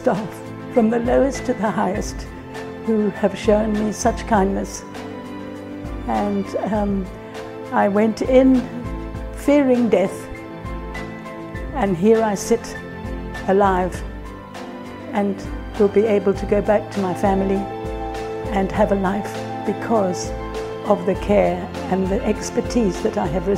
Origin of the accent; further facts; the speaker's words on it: Zimbabwe; I come from Zimbabwe.